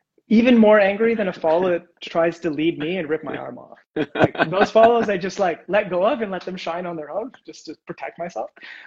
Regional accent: Canada; I mean, it happens in Canada as well. I'm from Canada.

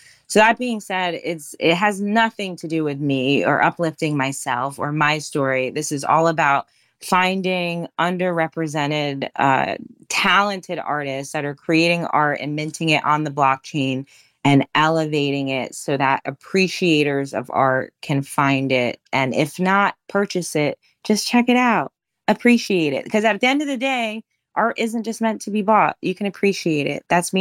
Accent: New York, United States; born there; I'm American. I was born in New York. I am the quintessential combination of New York things.

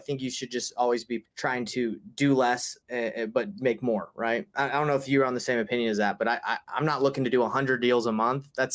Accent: United States; I'm obviously American, but when the money exchanges to Canada

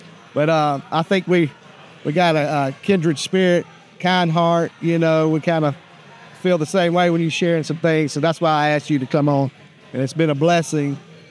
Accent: Georgia, United States; Okay, I'm originally from Georgia. I got family. All my family's from Georgia

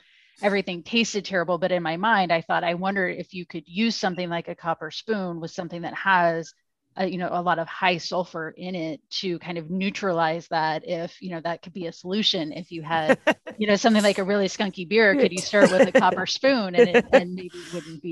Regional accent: the Ozarks, United States; I grew up in the Ozarks.

